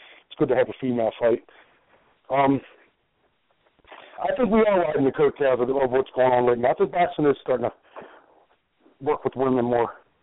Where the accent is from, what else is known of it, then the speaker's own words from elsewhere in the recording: United States; I mean, of course, I'm from the United States.